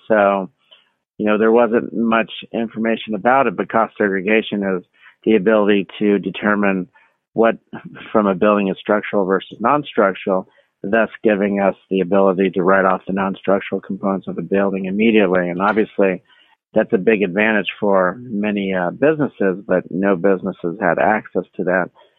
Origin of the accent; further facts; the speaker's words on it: Miami, Florida, United States; now in Palm Beach, United States; I live in Palm Beach now, so I'm not too far from where I grew up in Miami.